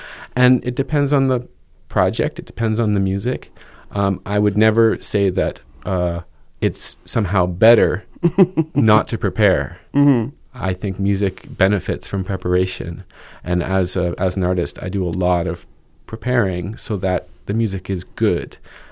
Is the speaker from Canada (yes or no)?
yes; Montreal, Quebec, Canada; booked several Montreal artists and groups because they're great and because I get to hear them in my hometown, and I can vouch for that.